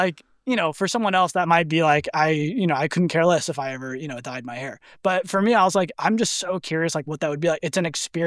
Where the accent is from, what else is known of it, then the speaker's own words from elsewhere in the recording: California, United States; I grew up in the Bay Area, but I went to college in San Diego.